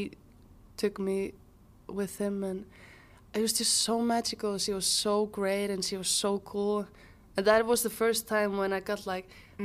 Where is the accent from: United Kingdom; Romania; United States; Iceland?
Iceland; Mosfellsbær, Capital Region; also born or lived in Reykjavik; But then my parents decided to move to Mosfellsbær, which is a bit like outside of Reykjavik.